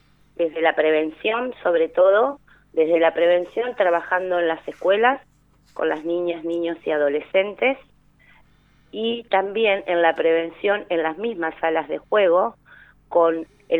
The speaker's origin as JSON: {"language": "Spanish", "country": "Argentina", "said": "Nosotros como sociedad argentina tenemos esta cuestión del abrazo, del beso, del mate"}